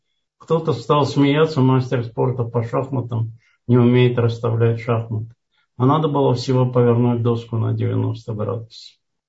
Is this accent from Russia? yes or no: no; Georgia; И вспомнить, я из Грузии родом.